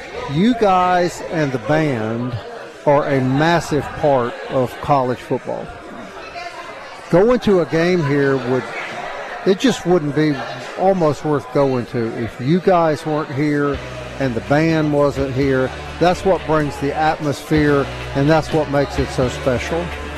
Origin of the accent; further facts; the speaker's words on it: Greenville, Mississippi, United States; I'm originally from Greenville, so